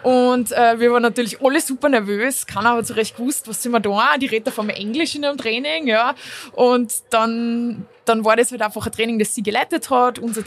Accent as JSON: {"language": "German", "town": "Kremsmünster", "region": "Upper Austria", "country": "Austria", "tie": "born or raised there", "said": "Ich bin aufgewachsen in Kremsmünster. Mhm. Das ist 30 Minuten ungefähr von Linz entfernt."}